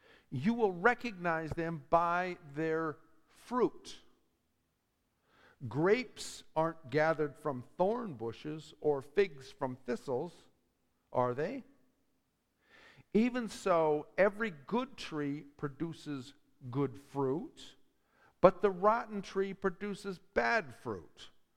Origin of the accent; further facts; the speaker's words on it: United States; I'm an American, and I'm an American of my time.